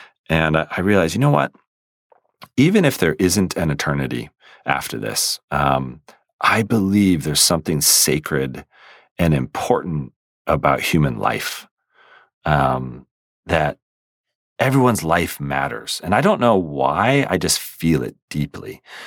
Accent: United States; born there; And I was born in America, you know, and I was born to parents who, you know, didn't get divorced.

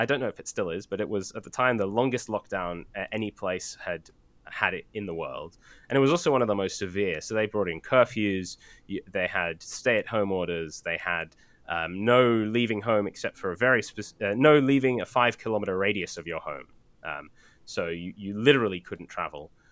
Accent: New South Wales, Australia; the government in my state, in New South Wales, is also a Liberal government.

